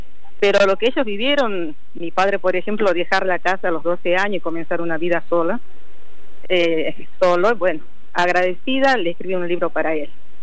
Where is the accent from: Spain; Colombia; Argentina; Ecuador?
Argentina; San Salvador de Jujuy, Jujuy; Siempre viví rodeada de los cerros azules acá en la Tacita de Plata.